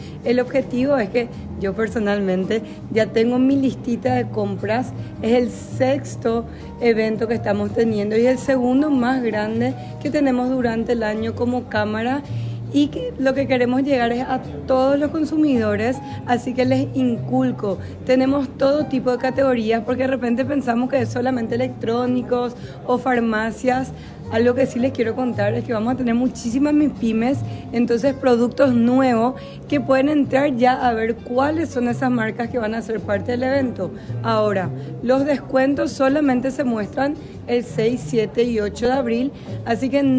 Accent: Paraguay; nosotros como paraguayos podamos implementar un canal nuevo de ventas y poder llegar a todo el país

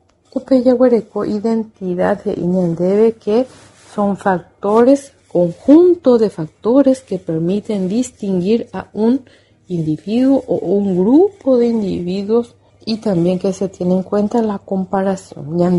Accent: Paraguay; nos recuerda que somos paraguayos y que por naturaleza somos creyentes y devotos a nuestra imagen, a nuestra religión

